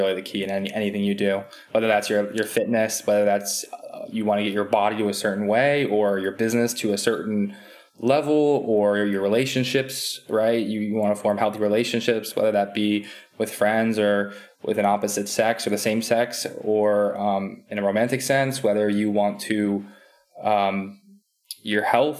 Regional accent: East Coast, United States; I grew up in the East Coast. The winters are horrible. They're dark, they're gloomy.

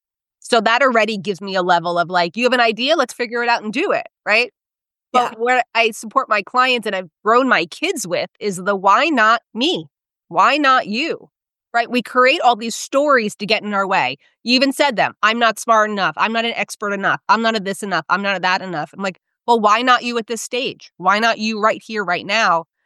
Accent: New Jersey, United States; Honestly, I come to that from a lot of being growing up in North Jersey. Like, I didn't realize how much my Jerseyness was different

